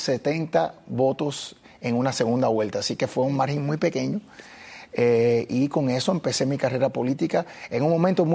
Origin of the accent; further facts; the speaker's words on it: Cuba; now in Miami, United States; llegamos a un punto en cual estábamos predominando como cubanos aquí en Miami.